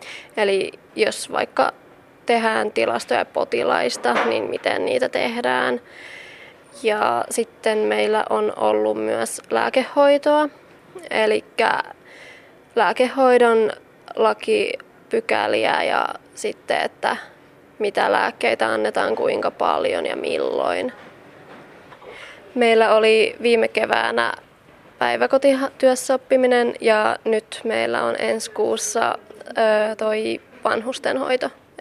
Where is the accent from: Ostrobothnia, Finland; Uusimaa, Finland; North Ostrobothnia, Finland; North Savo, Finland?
Uusimaa, Finland; Helsinki; Mä oon Helsingistä, mutta mun äidillä on maatila Etelä-Savossa.